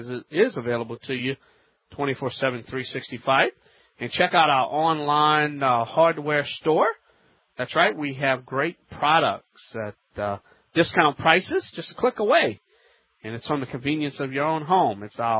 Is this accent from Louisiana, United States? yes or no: yes; Louisiana, United States; here … America's favorite home improvement self-help expert